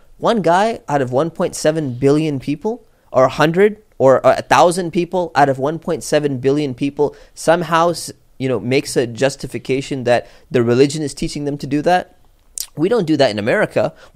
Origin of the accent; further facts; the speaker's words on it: United States; Yeah, but like as an American, right, this doesn't concern me so much.